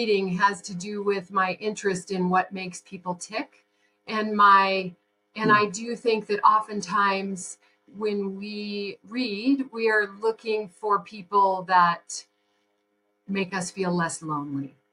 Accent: Shell, Wyoming, United States; also born or lived in Kentucky; but I grew up in Shell, Wyoming.

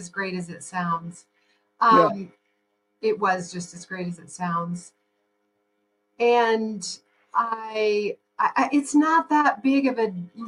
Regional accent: Shell, Wyoming, United States; also born or lived in Kentucky; but I grew up in Shell, Wyoming.

